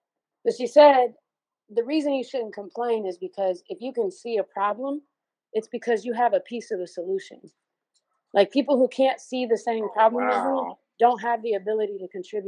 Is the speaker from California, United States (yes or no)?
yes; Richmond, California, United States; I'm from California. I'm from a city called Richmond. No, not Richmond, Virginia. If anyone's ever seen Coach Carter, that was about Richmond, California. Yeah, shout out. real Richmond. I'm from Richmond.